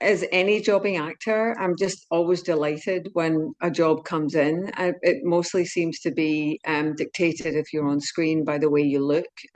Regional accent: Glasgow, Scotland, United Kingdom; Like, I come from Glasgow

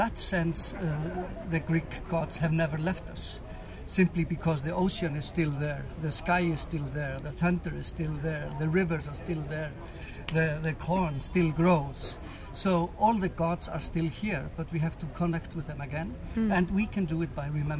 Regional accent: Iceland; Well, I'm from an island. I'm from Iceland. And when you grow up there in the north of the Atlantic

